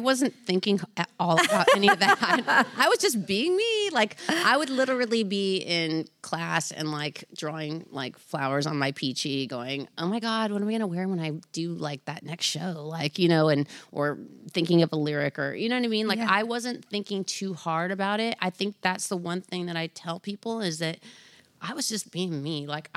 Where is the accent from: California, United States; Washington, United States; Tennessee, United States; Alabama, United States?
California, United States; kind of the way I grew up in Orange County, I had this really amazing family